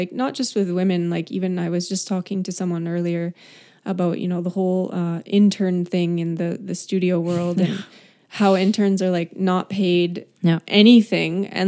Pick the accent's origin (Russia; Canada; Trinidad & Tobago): Canada; now in Los Angeles, United States; when I was younger and, you know, I moved to Los Angeles from Canada.